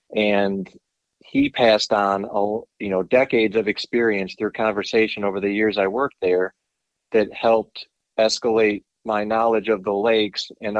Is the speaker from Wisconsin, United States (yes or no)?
yes; Wisconsin, United States; also born or lived in Michigan; So I grew up in South Central Wisconsin, and we briefly moved to Michigan, but we kind of came right back to this area, which is right around the Madison chain of lakes.